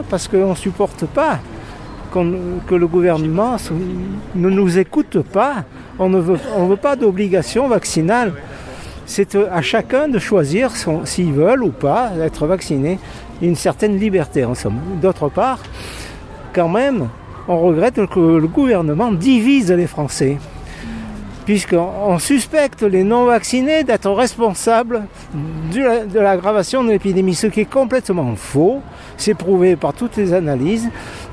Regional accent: Digne, Provence-Alpes-Côte d'Azur, France; Ah, moi, je suis de Digne.

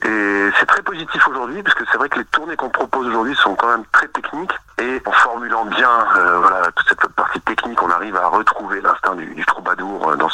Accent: La Rochelle, Nouvelle-Aquitaine, France; also born or lived in Alsace; je suis natif de la ville de La Rochelle, qui est déjà en soi une ville médiévale. Ensuite, avec le temps, j'ai découvert la région Alsace, où j'ai vécu pendant pas mal d'années.

